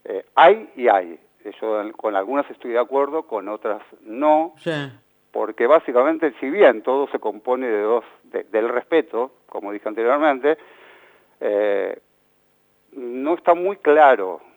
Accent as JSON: {"language": "Spanish", "country": "Argentina", "said": "nosotros somos latinos, sí. Somos argentinos."}